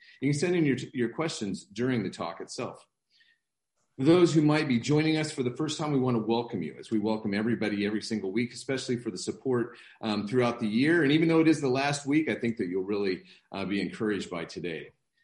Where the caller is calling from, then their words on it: Sydney, New South Wales, Australia; I'm on the team at City Bible Forum, and I'm joining you from Sydney.